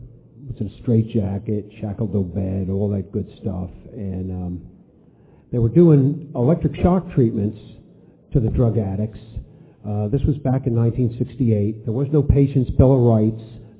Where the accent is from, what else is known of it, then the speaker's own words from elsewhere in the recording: California, United States; I was raised out in the California Bay Area, just south of San Francisco.